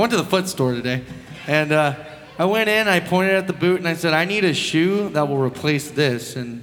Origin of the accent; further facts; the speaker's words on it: Houston, Texas, United States; And I'm from Houston, Texas.